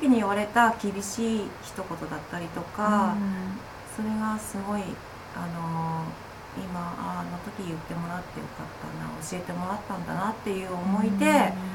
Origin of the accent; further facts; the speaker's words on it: Toyama, Japan; 私も地元富山なので、